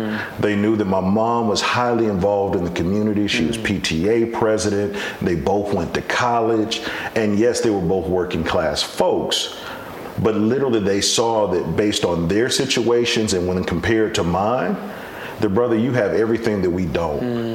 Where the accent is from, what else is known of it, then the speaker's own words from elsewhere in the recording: Decatur, Georgia, United States; I'm from Decatur, so I'm from Atlanta.